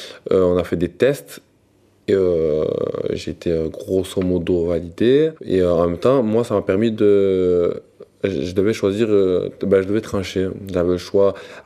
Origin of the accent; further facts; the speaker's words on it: Avignon, Provence-Alpes-Côte d'Azur, France; Bonjour, moi j'ai 24 ans, je suis originaire d'Avignon.